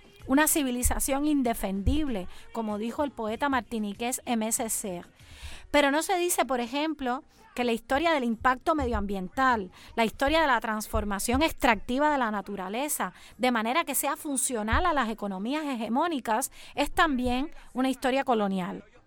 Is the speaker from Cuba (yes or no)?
yes; Cuba; cuando se enteran de que vengo de Cuba